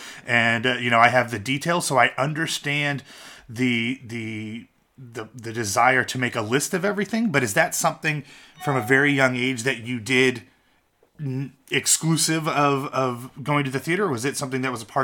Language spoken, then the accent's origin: English; Ohio, United States; I'm from Ohio, so there's always a fondness for Pete Rose, but you're right.